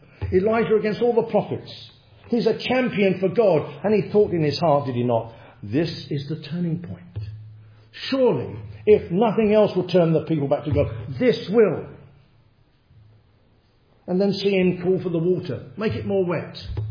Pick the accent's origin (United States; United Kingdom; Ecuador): United Kingdom; England; I'm an Englishman. I love this country.